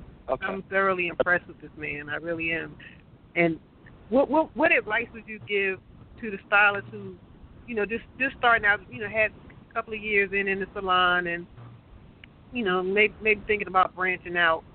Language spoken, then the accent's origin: English; Philadelphia, Pennsylvania, United States; Okay, so Philly, that's my hometown.